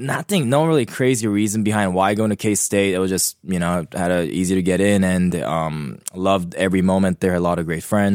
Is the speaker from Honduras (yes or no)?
no; Japan; also born or lived in South Korea; as a guy coming from overseas, I'll share more about it. I was born in Korea, raised in Japan.